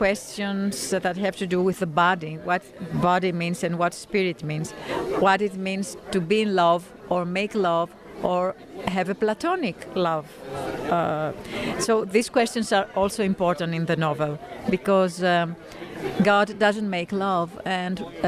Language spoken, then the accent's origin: English; Athens, Attica, Greece; I come from Athens, Greece.